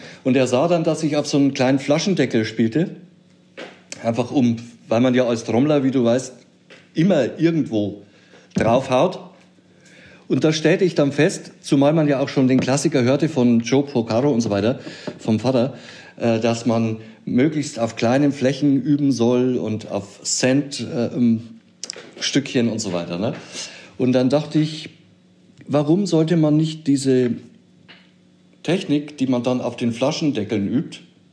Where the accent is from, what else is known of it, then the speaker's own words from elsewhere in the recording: Bavaria, Germany; Ich habe aber genug getrunken. Als Oberpfälzer damals